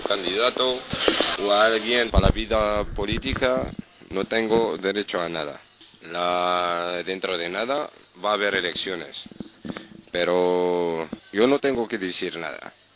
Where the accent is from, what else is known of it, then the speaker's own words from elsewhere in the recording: Morocco; now in Spain; de unos 36 años, soy marroquí, llevo aquí en España 6 años. Estoy con mi familia aquí.